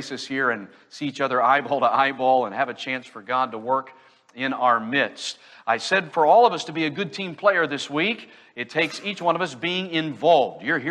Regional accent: Kansas City, Missouri, United States; I told those in the Sunday school hour, I grew up in Kansas City, Missouri.

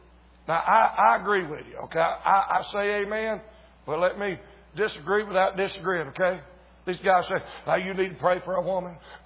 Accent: North Carolina, United States; I'm from North Carolina. I got tar on my heels.

